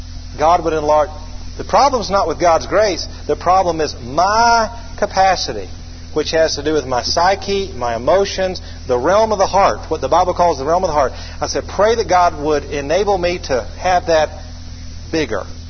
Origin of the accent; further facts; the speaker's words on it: Atlanta, Georgia, United States; we just got on in Atlanta. That's my hometown.